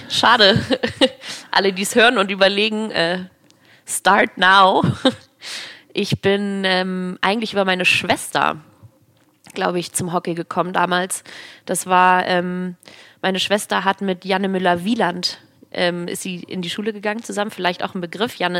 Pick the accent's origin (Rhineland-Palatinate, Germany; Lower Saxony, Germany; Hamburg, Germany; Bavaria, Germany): Hamburg, Germany; born there; Ich bin gebürtige Hamburgerin.